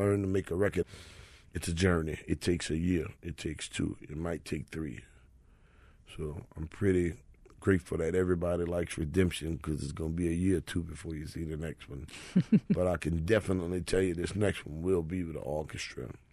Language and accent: English; New Orleans, Louisiana, United States; You couldn't pay for the education I got musically. NOCA, UNO, Berkeley, nowhere could teach me what I learned in the Treme, hands-on with those musicians.